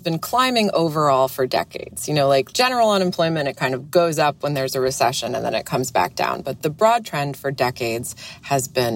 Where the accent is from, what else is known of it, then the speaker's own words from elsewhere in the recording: Illinois, United States; I worked in the AV department of the public library in the town I grew up in Illinois.